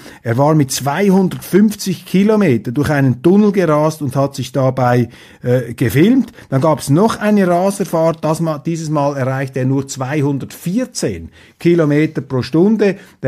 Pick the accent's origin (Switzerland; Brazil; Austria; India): Switzerland; Und als Schweizer müssen wir sehr wachsam bleiben, wenn wir diese EU-Kommission anschauen